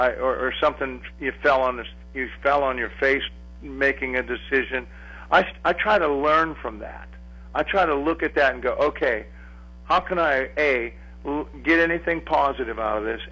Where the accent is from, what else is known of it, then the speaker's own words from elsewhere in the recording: Aliquippa, Pennsylvania, United States; And growing up in Aliquippa, you know, you either went to college or you went to Jones and Laughlin, J&L Steel Mill.